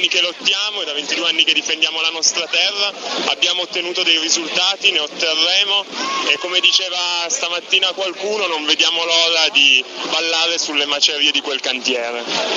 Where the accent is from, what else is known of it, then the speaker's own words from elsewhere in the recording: Piedmont, Italy; Alla Bassa Valsusa, vengo da Villa Aldona, un paesino all'inizio della valle.